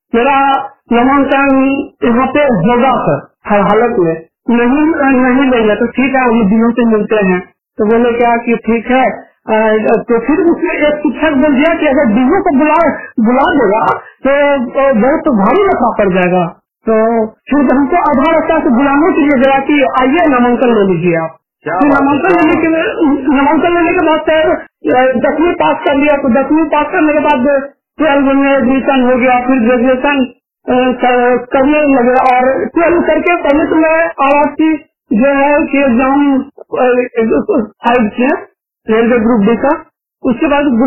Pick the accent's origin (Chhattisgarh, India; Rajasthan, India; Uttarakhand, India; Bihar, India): Bihar, India; Munger; now in Kota, India; मेरा उम्र जो है 25 बरस है। डेट ऑफ बर्थ 10/11/1995 और मैं मुंगेर बिहार से बिलोंग करता हूँ और मैं अभी तो मैं ड्यूटी कर रहा हूँ कोटा में, कोटा राजस्थान में। मैं हैदराबाद हूँ और मैं पढ़ाई बिहार से ही किया, भागलपुर जिला से।